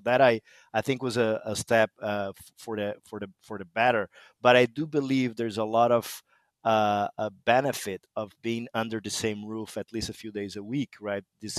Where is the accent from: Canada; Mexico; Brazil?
Brazil; accent: Brazilian; English is a second language; But 16 years old, as you can tell by my weird accent, I'm from Brazil, right?